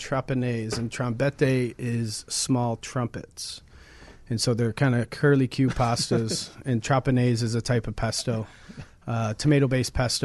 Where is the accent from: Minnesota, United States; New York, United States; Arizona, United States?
Arizona, United States; Tucson; But my formative years were in Tucson, Arizona, actually. So I was there for 10 years, from 7 to 17.